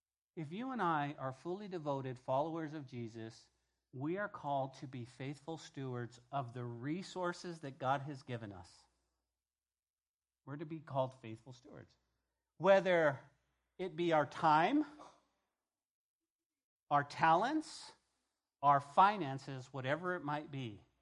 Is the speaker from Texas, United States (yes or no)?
no; New Mexico, United States; growing up in New Mexico, we always had a lot of moths in the summertime, a lot of moths.